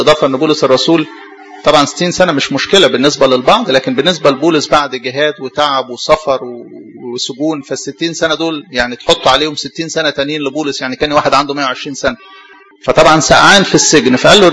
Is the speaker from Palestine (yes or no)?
no; Egypt; او عاده الصعايده يعني عندنا في مصر،